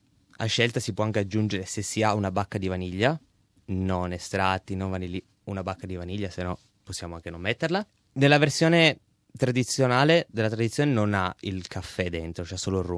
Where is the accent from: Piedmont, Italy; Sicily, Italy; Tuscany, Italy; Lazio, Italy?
Piedmont, Italy; Turin; Sì, sono di Torino